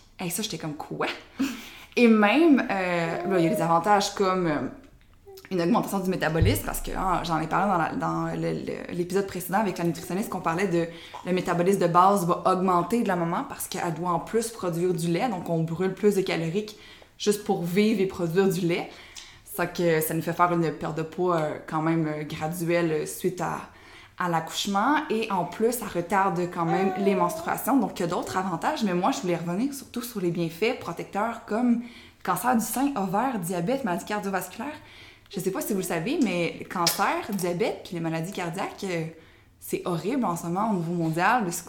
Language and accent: French; Quebec, Canada; malgré que je suis québécoise